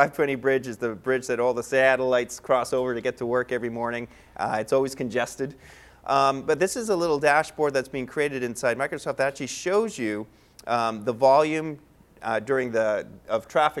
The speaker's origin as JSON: {"language": "English", "country": "Canada", "said": "Beat out my home country, Canada, by a small margin."}